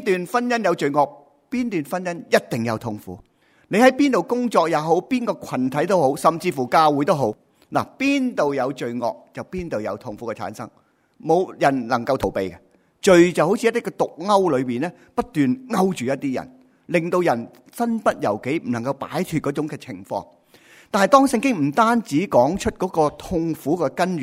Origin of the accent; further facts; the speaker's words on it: Hong Kong; 我出生在50年代啦，在香港一些很贫穷的寨子区里面